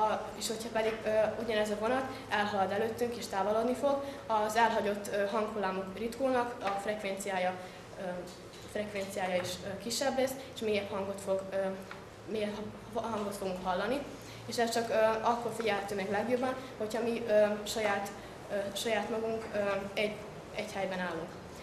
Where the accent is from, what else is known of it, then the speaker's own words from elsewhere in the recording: Subotica, Vojvodina, Serbia; és a Szabadkáról jöttem, a Szetozár Márkovics Gimnázium második osztályából.